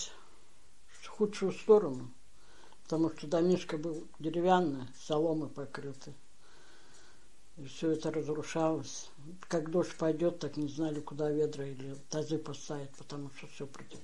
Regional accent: Yelovka, Kemerovo Oblast, Russia; Так, село Еловка Ижморского района Кемеровской области.

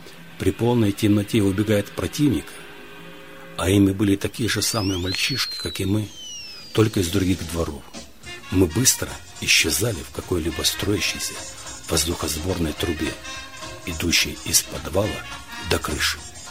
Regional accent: Dnipro, Dnipropetrovsk Oblast, Ukraine; Родился я в Днепропетровске, в районе 15-й больницы. Мои родители Иосиф Федорович и Нина Трофимовна получили квартиру в доме номер 114 по улице Днепропетровской, когда мне было 2 годика.

